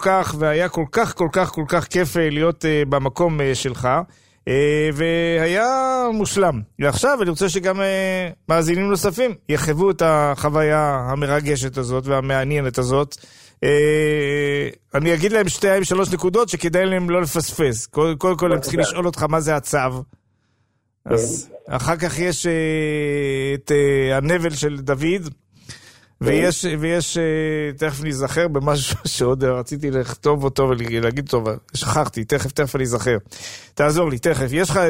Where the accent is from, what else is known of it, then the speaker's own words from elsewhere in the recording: Jerusalem, Jerusalem District, Israel; born there; נולדתי בירושלים. מחרתיים לפני 68 שנים.